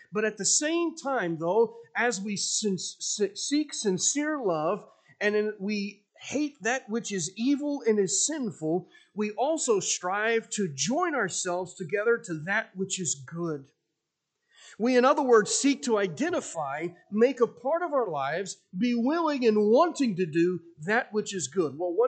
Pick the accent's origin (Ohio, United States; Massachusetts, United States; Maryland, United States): Ohio, United States; Columbus; now in St. Marys, United States; Now, I grew up in Columbus. I didn't grow up here in St. Mary's.